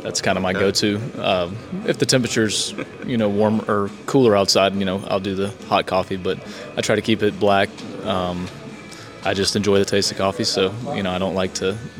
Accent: Florida, United States; I've always been a fisherman. I grew up in Florida. I grew up deep sea fishing.

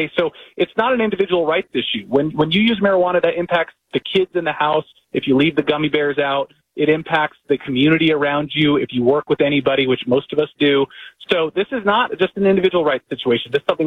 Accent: Colorado, United States; I'm from Colorado, I know you're in Oregon, so you're no stranger, but I'm from Colorado, and our roads are a nightmare

